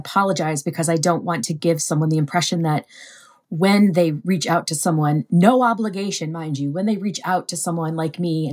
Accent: Vermont, United States; here in my home state of Vermont

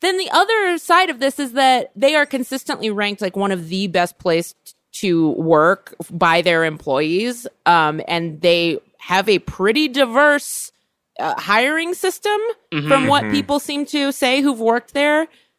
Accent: California, United States; Trader Joe's, because I grew up in California

